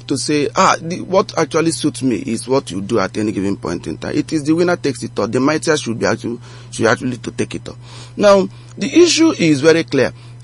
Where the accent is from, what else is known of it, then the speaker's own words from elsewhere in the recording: Enugu State, Nigeria; Meanwhile, I'm from Ogbo area.